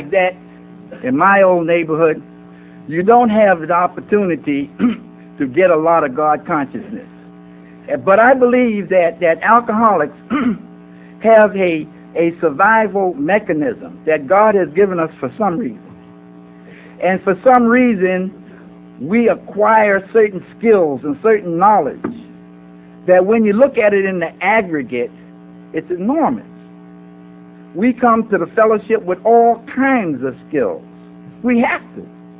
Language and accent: English; New York, United States; So that growing up in New York